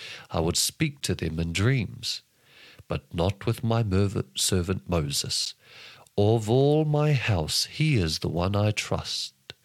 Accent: New Zealand; accent: New Zealand; In my New Zealand accent, I struggle pronouncing any of them.

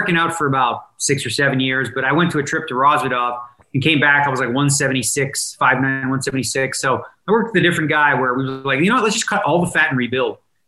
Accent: Toronto, Ontario, Canada; now in Las Vegas, United States; I grew up in Toronto, and I was obviously a Leaf fan.

